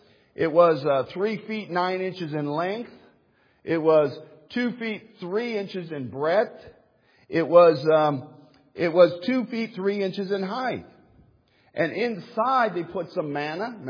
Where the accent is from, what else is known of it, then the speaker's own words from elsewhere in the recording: Midwest, United States; I mean, for me, I'm just, you know, I'm from the Midwest, so that's what gives me the thrill anyway.